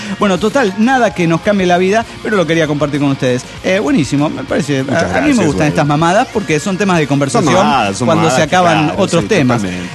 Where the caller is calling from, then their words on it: Guadalajara, Jalisco, Mexico; desde Guadalajara les saluda